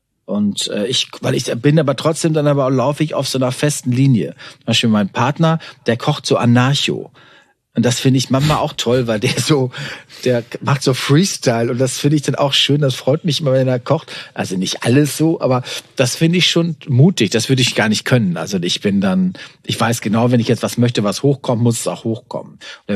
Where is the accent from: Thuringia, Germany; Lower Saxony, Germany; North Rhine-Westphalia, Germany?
North Rhine-Westphalia, Germany; Warendorf; wir sind ja Pferdekinder. Wir kommen aus Warendorf.